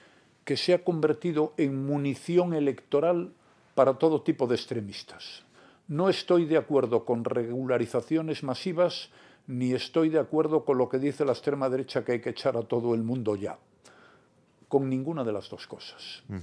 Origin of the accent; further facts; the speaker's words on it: Spain; porque yo soy español y en España somos 50 millones, ¿no?